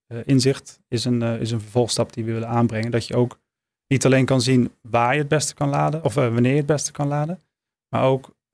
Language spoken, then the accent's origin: Dutch; Maastricht, Limburg, Netherlands; In Nederland, liefst in regio Maastricht, waar ik vandaan kom.